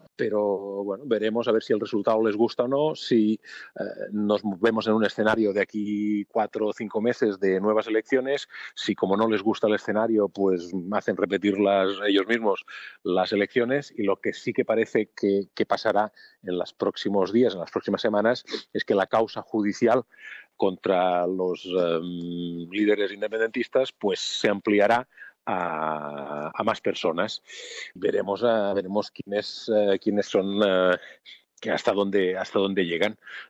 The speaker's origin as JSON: {"language": "Spanish", "region": "Catalonia", "country": "Spain", "said": "lo que está pasando en mi país, en Cataluña"}